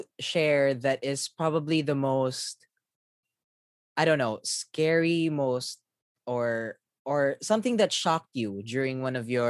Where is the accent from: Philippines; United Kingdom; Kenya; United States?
Philippines; Davao, Davao Region; Because me, I'm from Davao. I don't even know where some of the most active places are.